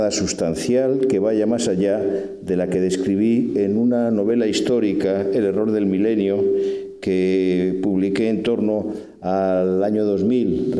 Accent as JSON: {"language": "Spanish", "town": "Madrid", "region": "Community of Madrid", "country": "Spain", "said": "Aclaro que soy madrileño, de paso, ¿eh?"}